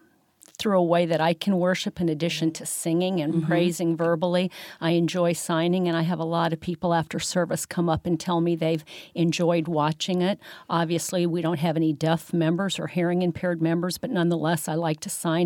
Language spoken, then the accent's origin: English; Cedar Falls, Iowa, United States; I grew up in Cedar Falls, Iowa. My parents were Polish and German immigrants, and they had a very significant World War II history.